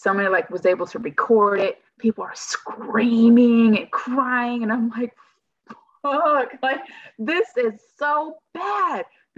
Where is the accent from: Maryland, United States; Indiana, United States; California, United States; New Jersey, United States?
California, United States; also born or lived in Illinois; I'm originally from California. I ended up joining the military in 2008, and I joined from Illinois.